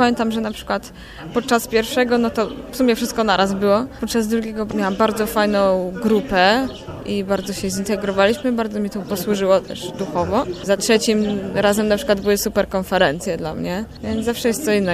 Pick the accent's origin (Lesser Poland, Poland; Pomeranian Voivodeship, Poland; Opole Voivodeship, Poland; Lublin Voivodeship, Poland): Lesser Poland, Poland; Kraków; now in Southampton, United Kingdom; Jestem z Krakowa … Obecnie studiuję w Anglii, w Southampton.